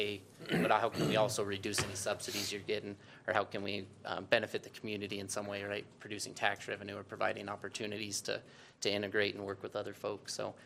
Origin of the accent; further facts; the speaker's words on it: Tropic, Utah, United States; I grew up in Garfield County. My wife's from Panguitch, and I'm from a little town, Tropic.